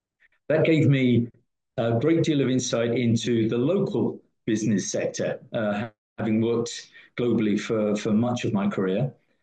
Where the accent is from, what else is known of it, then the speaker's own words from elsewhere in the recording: United Kingdom; moved away; So I, as my accent will infer, I came over from the UK quite a long time ago, about 30-something years ago.